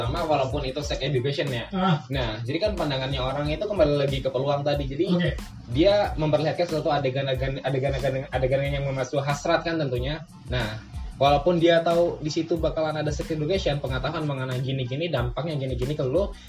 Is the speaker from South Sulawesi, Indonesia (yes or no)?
no; Bima, West Nusa Tenggara, Indonesia; Di ETB ya, di NTB letaknya mungkin di Bima.